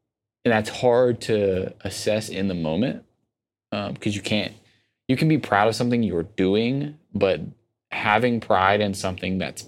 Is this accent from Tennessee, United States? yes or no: yes; Old Hickory, Tennessee, United States; I am from a small town called Old Hickory, Tennessee. Population 50 people, most of which are senior citizens.